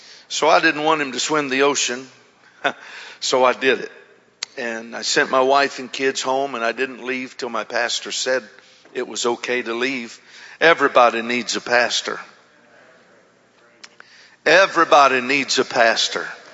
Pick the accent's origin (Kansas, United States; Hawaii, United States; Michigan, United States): Hawaii, United States; Honolulu; And I am from Honolulu.